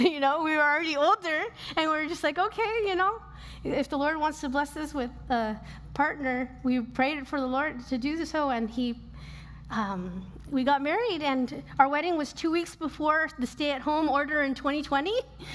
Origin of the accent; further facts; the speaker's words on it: Los Angeles, California, United States; I'm from LA and he's from San Francisco. I grew up in the San Fernando Valley, if anybody knows what that is, in a big Mexican-American family.